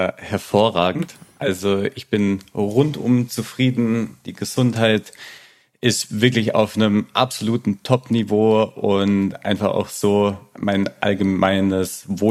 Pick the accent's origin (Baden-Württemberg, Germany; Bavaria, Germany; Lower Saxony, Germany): Baden-Württemberg, Germany; Wangen; Wir hatten damals in meiner Heimat in Wangen einen wirklich sehr großen Radsportverein